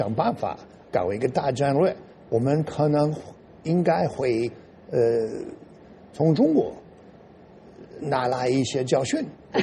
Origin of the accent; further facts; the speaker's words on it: United States; Chinese is a second language; 我们美国人特别喜欢批评我们的政府